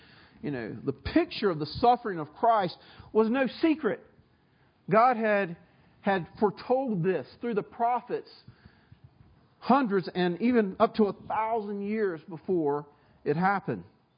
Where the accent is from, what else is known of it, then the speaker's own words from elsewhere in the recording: the South, United States; where am I from? Swaller, I'm from the South. It's the smoke. The funny thing is, I want to tell you, that's how my people talk.